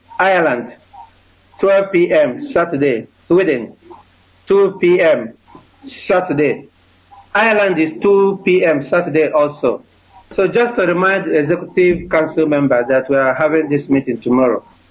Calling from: Thailand; I'm calling from Thailand.

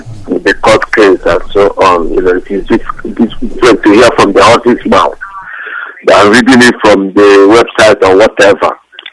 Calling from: London, United Kingdom; I'm calling from London.

